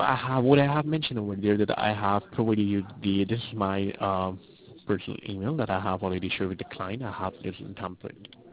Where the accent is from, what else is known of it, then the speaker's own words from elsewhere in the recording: Turkey; My father lived in Turkey, and I'm from Turkey, so I went over there.